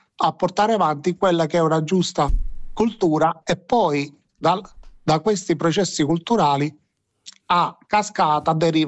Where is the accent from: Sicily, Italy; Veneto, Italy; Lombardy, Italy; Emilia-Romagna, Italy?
Sicily, Italy; Palermo; Sì, io sono palermitano